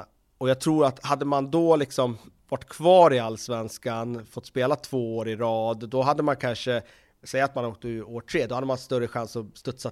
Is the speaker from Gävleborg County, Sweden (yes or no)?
no; Västerås, Västmanland County, Sweden; Men när jag växte upp här i Västerås